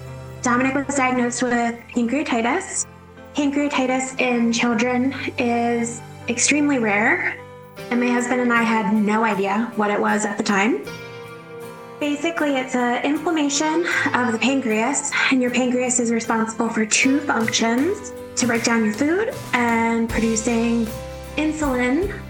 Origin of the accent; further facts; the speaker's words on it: Westminster, Maryland, United States; And we're from Westminster, Maryland.